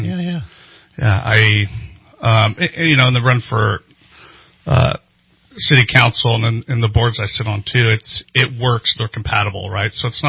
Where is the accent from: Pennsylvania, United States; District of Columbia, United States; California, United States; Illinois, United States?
California, United States; Big Valley; I grew up in the North State, so I grew up 90 miles east of here in Big Valley.